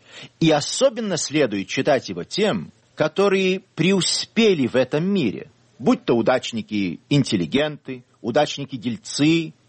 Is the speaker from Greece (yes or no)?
no; England, United Kingdom; Russian is a second language; А во-вторых, я родился и вырос в Англии.